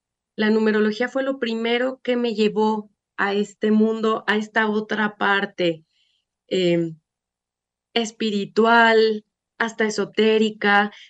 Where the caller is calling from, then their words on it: Mexico; Yo estoy en México. Por eso mi acento es diferente a ese acento divino argentino que tanto me gusta, tan amoroso, tan armonioso.